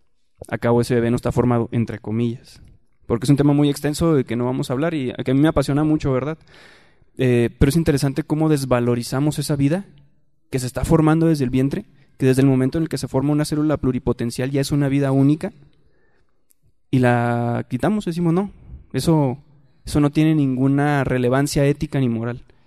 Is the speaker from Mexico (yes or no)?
yes; Ciudad Juárez, Chihuahua, Mexico; Yo soy de Ciudad Juárez y yo viví en la época donde era como el COVID